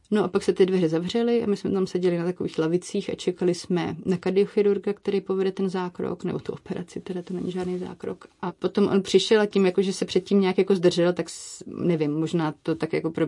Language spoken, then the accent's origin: Czech; Brno, South Moravian Region, Czechia; ale my jsme z Brna, takže do Brna.